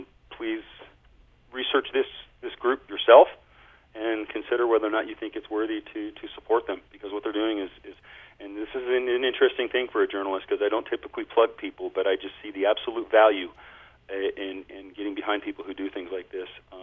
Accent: United States; being American and kind of being cognizant of the fact that we're viewed largely in the world as sort of, you know, John Waynes and cowboys, right?

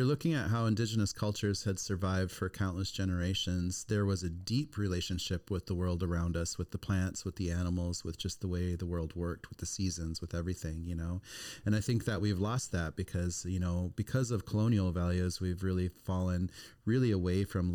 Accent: Pine Ridge Reservation, South Dakota, United States; And I just want to change the way things were when I grew up on Pine Ridge Reservation, where we didn't have access to healthy foods.

